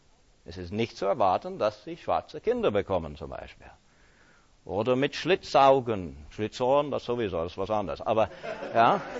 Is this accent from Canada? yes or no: yes; Canada; Und das war für mich als Kanadier, der nur kurz damals in Europa war, schon als Geograf ein Erlebnis.